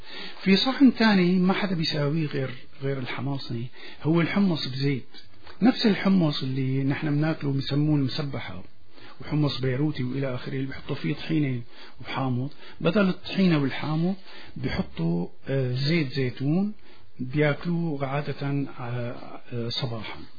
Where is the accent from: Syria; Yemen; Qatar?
Syria; Homs, Homs Governorate; انا بدي اقول اذكياء لانه انا حمصي طبعا